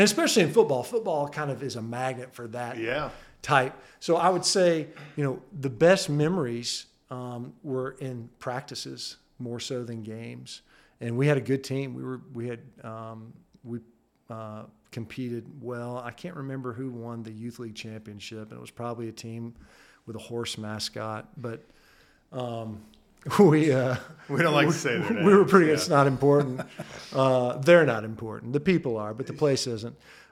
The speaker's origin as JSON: {"language": "English", "region": "Georgia", "country": "United States", "tie": "born or raised there", "said": "Well, we grew up in DeKalb, so we would have gone to Tucker High School, and then Mom started teaching at Trickham Middle School."}